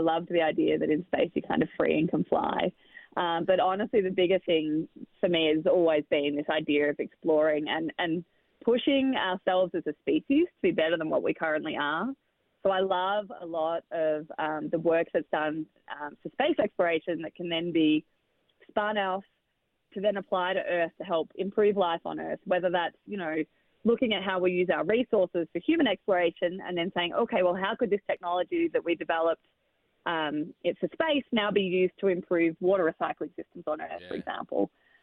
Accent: Australia; as an Australian

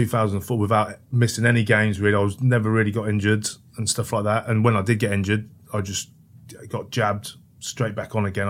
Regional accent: Northampton, East Midlands, United Kingdom; moved away as an adult; Northampton was my hometown, you know, the rugby club, but I just thought it totally changed.

